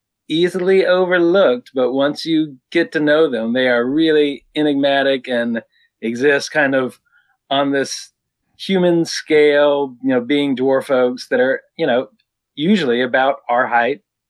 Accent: Alabama, United States; I grew up on Shades Mountain in just south of Birmingham, on sandstone outcrops

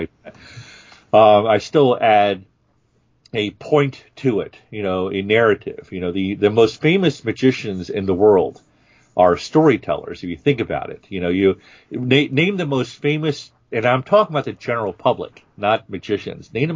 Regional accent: Baltimore, Maryland, United States; I'm always a short drive away from my hometown of Baltimore City.

